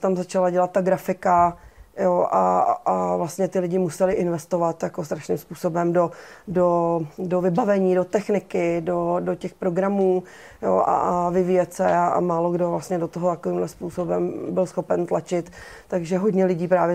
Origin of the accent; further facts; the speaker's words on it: Pardubice, Pardubice Region, Czechia; Já jsem původně z Pardubic.